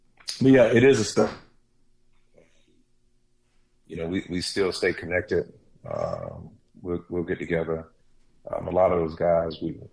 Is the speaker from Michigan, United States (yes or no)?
no; Indiantown, Florida, United States; I went to South Fork High School. I grew up in Indiantown, Florida.